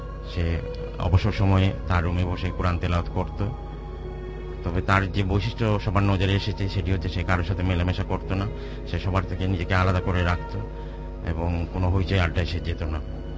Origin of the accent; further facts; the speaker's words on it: Dhaka, Dhaka Division, Bangladesh; also born or lived in Sylhet; Bailey road, Ramna, Dhaka থেকে এসেছি।